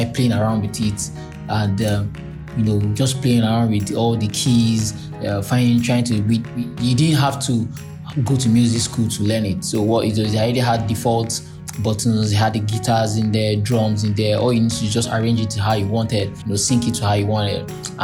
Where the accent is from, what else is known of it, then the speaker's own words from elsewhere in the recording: Nigeria; I grew up in Nigeria